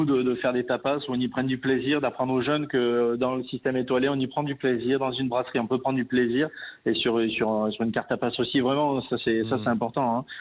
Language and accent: French; Nîmes, Occitanie, France; born there; Oui, je suis né à Nîmes, oui.